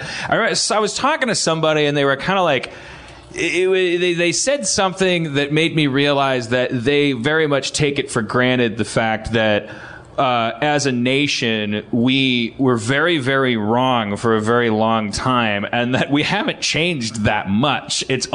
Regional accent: Wisconsin, United States; My big brother, I'm from Wisconsin.

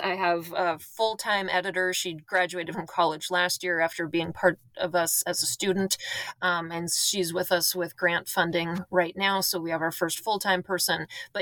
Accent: North Dakota, United States; accent: North Dakota; I'm from a rural area in North Dakota. That's what my accent is for people who are listening. Okay. So I'm from a town of 2,500 people in Western North Dakota.

